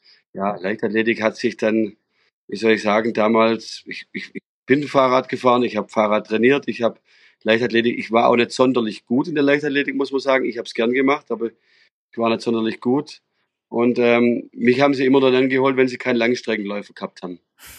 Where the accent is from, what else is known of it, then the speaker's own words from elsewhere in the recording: Kernen im Remstal, Baden-Württemberg, Germany; groß geworden. Mein Vater hat das reittherapeutische Reiten in der Diakonie Stetten, in Kernenstetten im Remstal aufgebaut mit behinderten Kindern. Das heißt, es war ein Bauernhof.